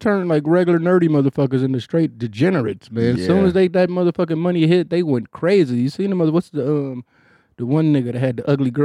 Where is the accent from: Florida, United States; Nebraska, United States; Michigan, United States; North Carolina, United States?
Michigan, United States; Detroit; now in Texas, United States; I'm from Detroit, you know?